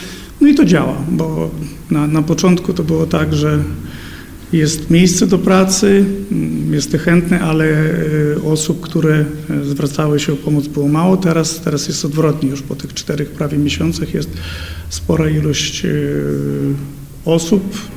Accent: Lviv, Lviv Oblast, Ukraine; pochodzę ze Lwowa, z rodziny polonijnej.

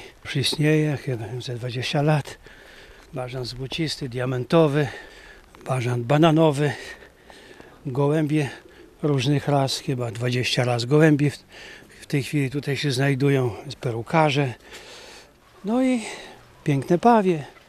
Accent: Tyszowce, Lublin Voivodeship, Poland; bo ja pochodzę z Tyszowiec. Jako dzieciak pamiętam

